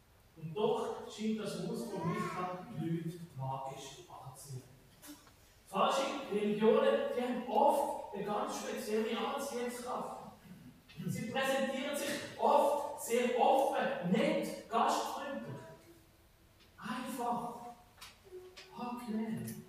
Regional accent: Zurich, Switzerland; now in Bern, Switzerland; Ein fremder Dialekt, Als Zürcher in Bern weiss man, wie das er ist.

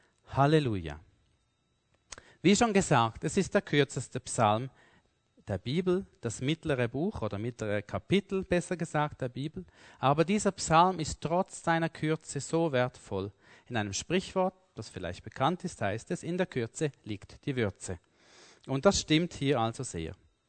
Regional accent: Switzerland; aber wir jetzt als Schweizer im Normalfall oder so

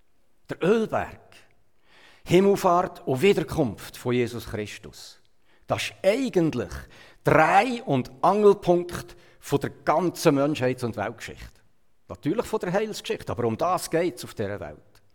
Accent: Switzerland; Wir in der Schweiz haben höhere Berge und tiefere Täler. Und ich als Schweizer habe ein Tal gesucht.

